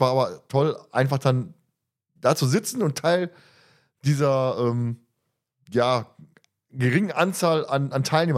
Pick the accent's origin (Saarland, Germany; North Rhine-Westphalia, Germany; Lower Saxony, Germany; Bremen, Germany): North Rhine-Westphalia, Germany; wir kommen aus dem Pott